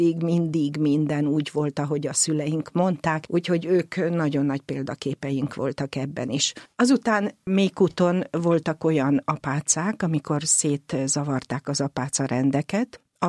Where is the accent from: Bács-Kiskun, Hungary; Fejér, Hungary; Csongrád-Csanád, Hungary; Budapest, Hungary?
Bács-Kiskun, Hungary; Mélykút; also born or lived in Bácsalmás; Én már Bácsalmáson születtem. És amint lehetett, akkor átköltöztek Mélykútra, és én Mélykúton nevelkedtem. Mélykút az egy katolikus község, és hát a szüleim katolikusok, mind a ketten azok voltak